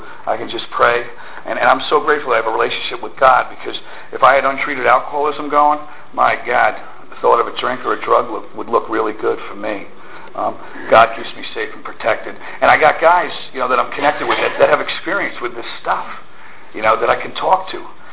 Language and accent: English; Point Pleasant, Pennsylvania, United States; I grew up in Bucks County along the river, Point Pleasant. That's what they call a river rat, you know.